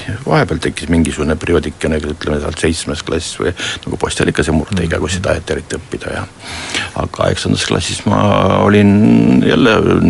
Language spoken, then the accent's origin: Estonian; Southeast Estonia, Estonia; ma olen Eestist ja et ma olen ka sealt Kagu-Eestist.